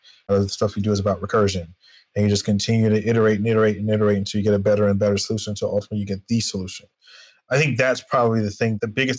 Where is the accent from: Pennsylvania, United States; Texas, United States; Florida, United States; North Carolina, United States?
North Carolina, United States; But I am originally from North Carolina, born, raised, educated there.